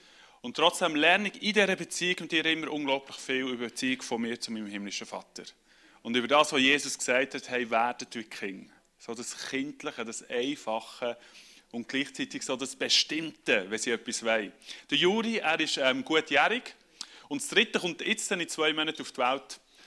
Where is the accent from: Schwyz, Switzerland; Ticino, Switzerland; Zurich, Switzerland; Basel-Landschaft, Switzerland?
Zurich, Switzerland; now in Thurgau, Switzerland; weil ich im Herzen Berner bin. Ich bin in Zürich-Biet aufgewachsen, da nochmal gerade über den Hirzu. In Ottenbach habe eine Frau aus dem Aargau, im Herzen bin ich ein Berner und wohne jetzt im Thurgau.